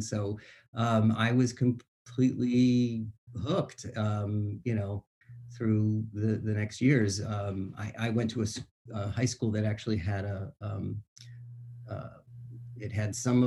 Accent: Florida, United States; also born or lived in Boston; My family's from New England. I was born in Boston. And when I was young, my dad was in the Army. We moved around a lot, and I moved, ended up at a pretty young age down in Florida.

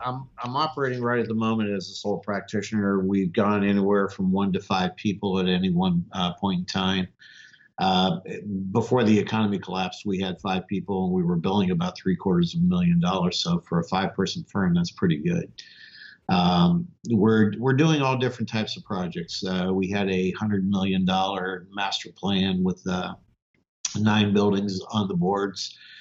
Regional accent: Ohio, United States; And then I got a two-year degree in architectural and structural drafting technology near my hometown, Northeast Ohio. Went to Ohio State.

